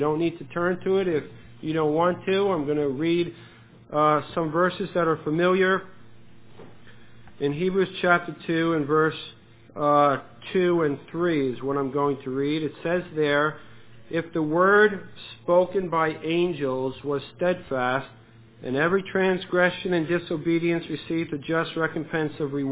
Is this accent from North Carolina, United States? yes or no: no; New Jersey, United States; born there; I was born in New Jersey in a large home of my parents had 7 children, and I'm the middle child of those 7 children